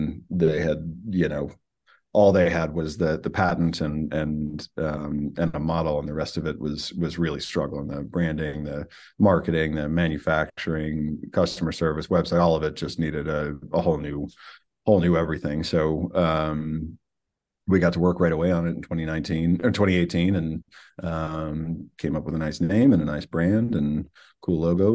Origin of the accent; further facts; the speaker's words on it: Chicago, Illinois, United States; now in Eugene, United States; I grew up in Chicago. Okay. I've been in Eugene for 22 years now. So quite a while. So yeah, I've been here longer than I was in Chicago. So I guess I'm officially an Oregonian.